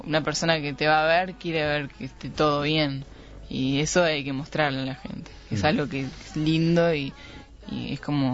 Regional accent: Uruguay; Es mentira que somos uruguayos y somos medio hippie

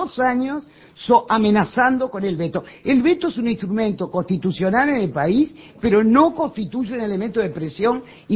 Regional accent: Uruguay; como mujer, creo, y como ciudadana uruguaya

